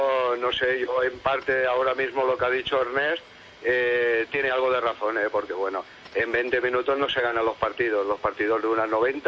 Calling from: Santa Coloma de Gramenet, Catalonia, Spain; Soy de Santa Coloma de Gramenet.

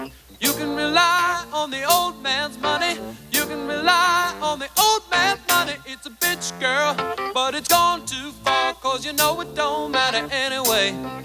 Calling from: Madrid, Community of Madrid, Spain; Desde Madrid.

